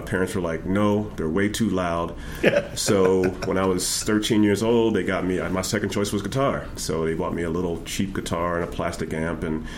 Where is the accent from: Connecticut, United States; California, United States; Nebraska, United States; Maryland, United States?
Maryland, United States; Born and raised in Baltimore County, Maryland, close to Pennsylvania line, real country, rural area.